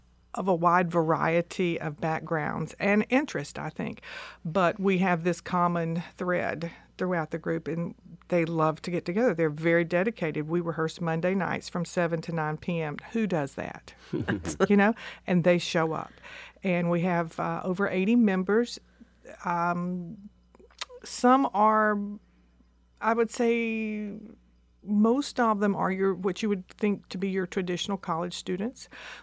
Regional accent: South Carolina, United States; I actually grew up in South Carolina and got my bachelor's degree at University of Georgia in music education.

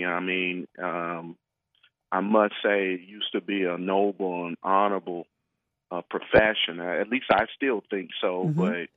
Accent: South Carolina, United States; It's unlike the world I grew up in South Carolina, and even the place that I used to that I grew up in is not the same place demographically.

